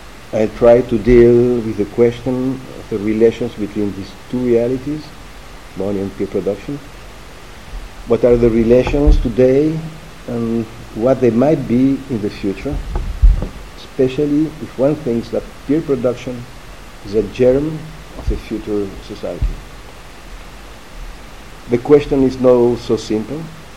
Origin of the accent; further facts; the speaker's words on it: Paris, Île-de-France, France; I come from France, from Paris.